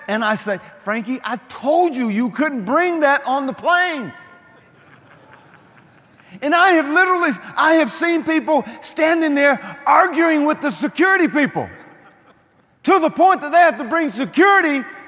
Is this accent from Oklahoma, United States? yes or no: yes; Oklahoma, United States; I said, "I'm from Oklahoma